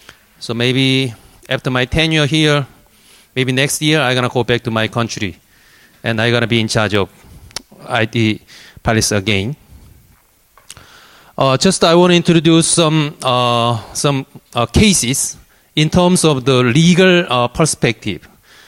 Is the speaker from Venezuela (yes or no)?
no; South Korea; English is a second language; now in Paris, France; I'm from South Korea. Some people are confusing from North or South.